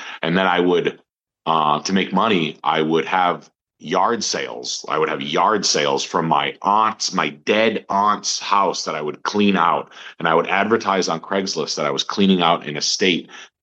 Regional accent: New England, United States; You know, we're from New England.

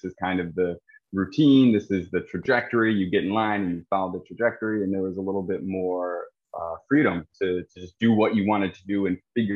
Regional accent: United States; now in Saigon, Vietnam; I'm an American who's writing and editing in Saigon.

